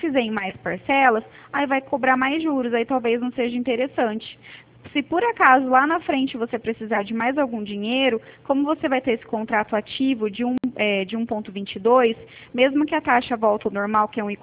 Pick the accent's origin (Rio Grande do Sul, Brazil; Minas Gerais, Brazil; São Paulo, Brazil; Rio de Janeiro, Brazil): São Paulo, Brazil; quando a gente troca assim de estado, né, que eu sou aqui de São Paulo, é muito diferente, né, o jeito de conversar, de falar, e eu sou um pouco acelerada mesmo.